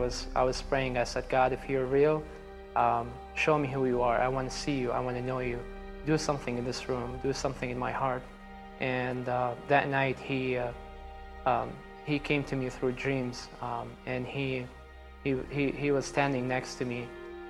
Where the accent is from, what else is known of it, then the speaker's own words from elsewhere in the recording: Baghdad, Baghdad Governorate, Iraq; English is a second language; I grew up in Baghdad, Iraq, into a Shia family.